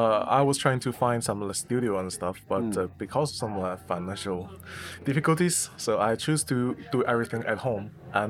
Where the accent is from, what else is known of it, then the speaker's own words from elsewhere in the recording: Mongolia; And it gives me a feeling that when I was in my hometown, when I go to the grassland, I do exactly the same thing.